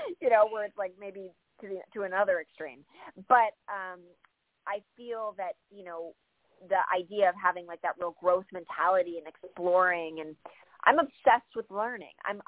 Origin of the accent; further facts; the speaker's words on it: Midwest, United States; I'm from the Midwest, and it's just, there's just a certain way that you just kind of assume that you should live.